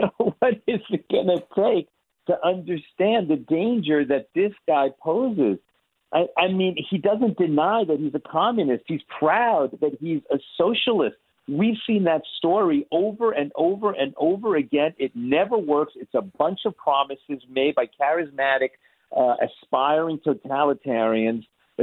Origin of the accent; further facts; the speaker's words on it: New York, United States; But please, New Yorkers, and I grew up in New York, vote against this man.